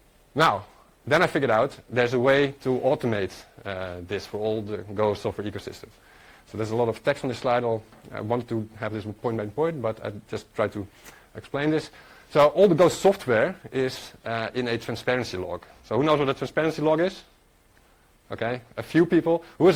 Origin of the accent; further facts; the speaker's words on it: Netherlands; I'm from the Netherlands. I'm mostly a Go developer